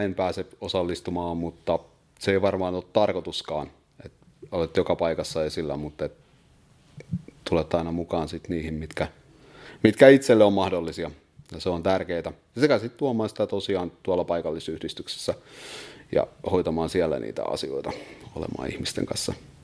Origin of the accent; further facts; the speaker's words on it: Raisio, Southwest Finland, Finland; Tulen Raisiosta, Varsinais-Suomesta, sieltä Turun vierestä.